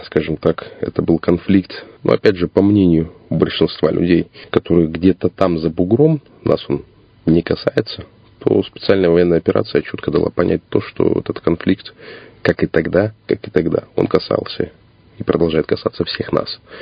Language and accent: Russian; Irkutsk, Irkutsk Oblast, Russia; born there; Родился в Иркутске